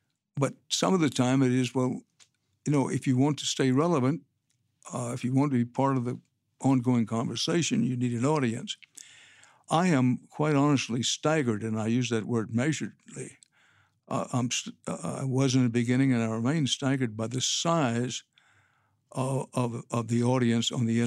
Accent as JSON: {"language": "English", "region": "Texas", "country": "United States", "tie": "born there", "said": "maybe because I'm a Texan by birth and by choice."}